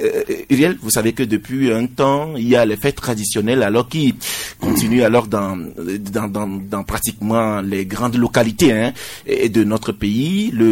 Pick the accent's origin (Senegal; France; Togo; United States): Togo; nous revenons justement à la source en tant que Togolais